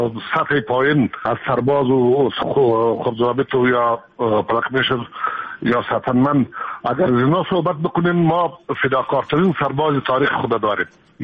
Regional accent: Afghanistan

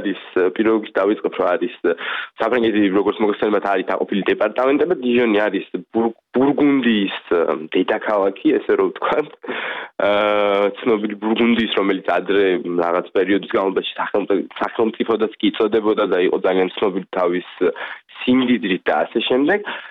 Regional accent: Kakheti, Georgia; მე წარმოშობით კახელი ვარ

